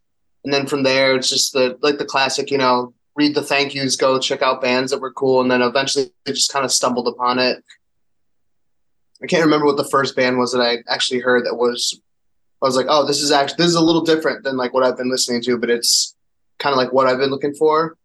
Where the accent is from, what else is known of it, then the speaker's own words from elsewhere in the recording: Michigan, United States; now in Cleveland, United States; Yeah, I'm not originally from here, but I moved here about 13 years ago. I grew up in Michigan.